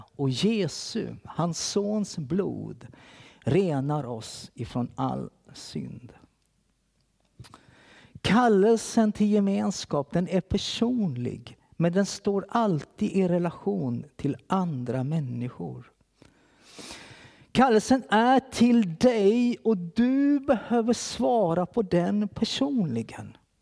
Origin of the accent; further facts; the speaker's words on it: Kalmar, Kalmar County, Sweden; när jag växte upp i Philadelphia i Kalmar.